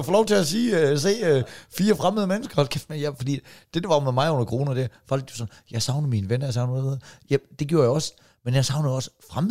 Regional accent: Jutland, Denmark; Det er jo kraftedeme der, hvor man kan mærke, at du er sjælland, og jeg er jyde.

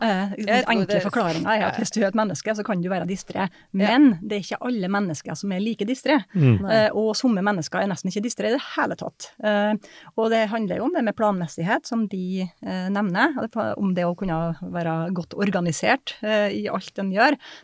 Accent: Surnadal, Møre og Romsdal, Norway; helt fra Indre Nordmøre, da, Surndalen, der jeg kommer fra

